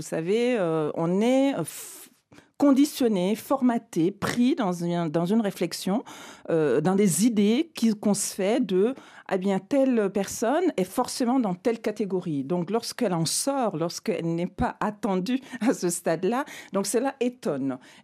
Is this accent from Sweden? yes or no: yes; Sweden; Je vais répondre que je suis suédoise.